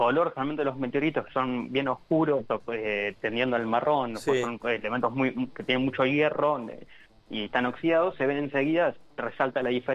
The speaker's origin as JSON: {"language": "Spanish", "town": "La Plata", "region": "Buenos Aires Province", "country": "Argentina", "tie": "born or raised there", "said": "Soy platense, sí, toda la vida ahí. Bueno, estudié en la UNLP, estoy dando clases ahí, así que sí, de toda la vida."}